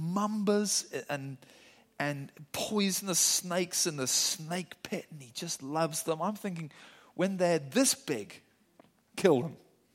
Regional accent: Zimbabwe; So I grew up in Zimbabwe just at the time when Zim were brilliant at cricket.

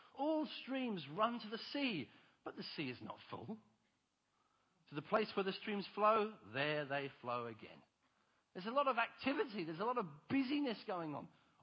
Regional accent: United Kingdom; I suppose that's part of being British, is this kind of, you know, we're British.

